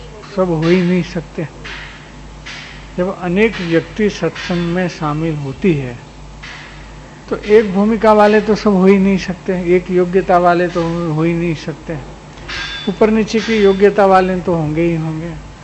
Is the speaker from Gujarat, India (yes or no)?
yes; Gujarat, India; now in Kolkata, India; तो जहाँ पैसा मिले वहाँ हम जाते हैं। ठीक बात है ना? इधर 1500 मील क्यों आए? इधर सौराष्ट्र गुजरात काठियावाड़ छोड़